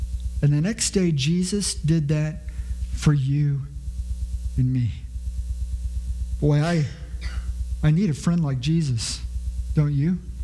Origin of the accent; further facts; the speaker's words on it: Houston, Texas, United States; And you know that I grew up in Houston, and during middle school, I grew up in this era that was a barbaric era.